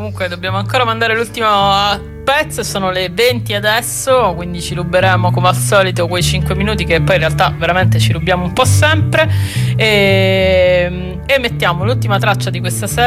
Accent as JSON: {"language": "Italian", "town": "Rome", "region": "Lazio", "country": "Italy", "said": "e noi di Roma ovviamente"}